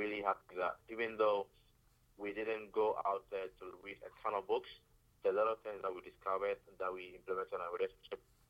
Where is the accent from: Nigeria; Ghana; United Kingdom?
Ghana; now in United States; I am from Ghana. I wasn't born and raised in the U.S.